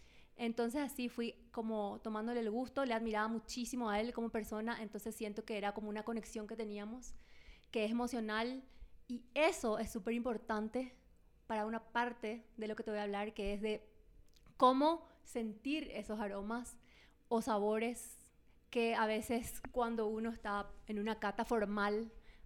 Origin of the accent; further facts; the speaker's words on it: Paraguay; moved away as an adult; now in Bogotá, Colombia; soy de Paraguay, vivo en Bogotá hace 5 años, ahora en enero cumplí 5 años.